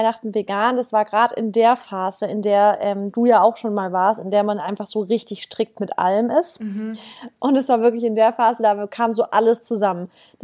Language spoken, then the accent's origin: German; Stuttgart, Baden-Württemberg, Germany; now in Berlin, Germany; ich komme eigentlich aus dem Süden Deutschlands, also aus Baden-Württemberg, Stuttgart. Bin jetzt wegen meinem Freund nach Berlin gezogen